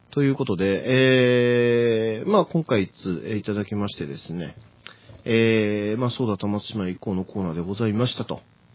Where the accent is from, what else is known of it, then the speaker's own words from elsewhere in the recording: Akishima, Tokyo, Japan; 実家がですね、東京都昭島市というところです。で、立川と八王子の間にあるっていう説明で